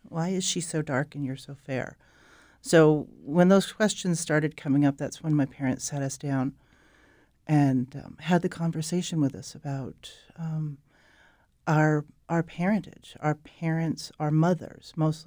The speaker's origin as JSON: {"language": "English", "town": "Biddeford", "region": "Maine", "country": "United States", "tie": "born there", "said": "I was born in Biddeford, and my birth mother stayed at St. Andre's Home in Biddeford while she was pregnant for me."}